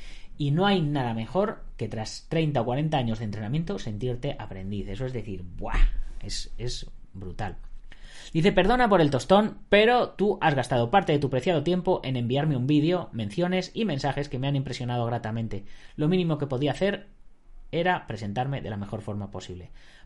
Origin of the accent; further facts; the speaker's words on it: Barcelona, Catalonia, Spain; born there; now in Lleida, Spain; Pues nací en Barcelona, he vivido los últimos 14 años en Lleida